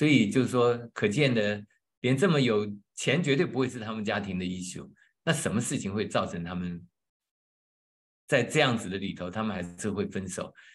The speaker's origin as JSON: {"language": "Chinese", "country": "China", "lives_now": "United States", "said": "我们中国人就是先天下之忧而忧，后天下之乐而乐的人，我们中国人就是这种人。我们在美国"}